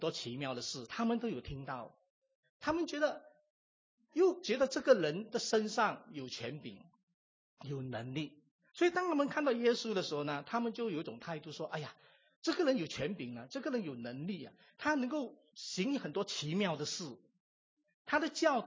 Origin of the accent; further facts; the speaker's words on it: Malaysia; 特别我们有时候住在马来西亚，我是在马来西亚长大，还有一种甘榜的精神哦。